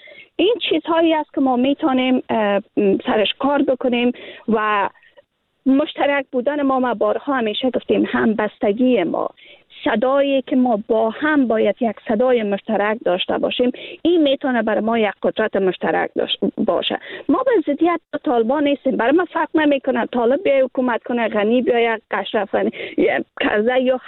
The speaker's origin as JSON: {"language": "Persian", "country": "Afghanistan", "said": "اگر ما امروز بیرون از افغانستان زندگی میکنین، باور کنین که من از لحاظ فیزیکی بیرون از افغانستان هستم"}